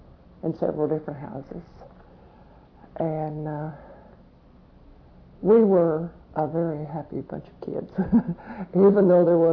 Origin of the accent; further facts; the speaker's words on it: Pauls Valley, Oklahoma, United States; Well, I was born in Pauls Valley, Oklahoma, on May the 13th, 1918. I lived on a farm till I was 6 years old.